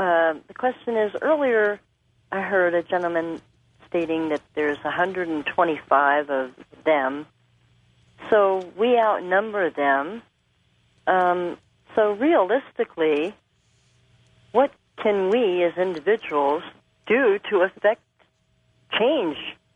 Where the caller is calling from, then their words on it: Colorado, United States; I'm calling from Colorado.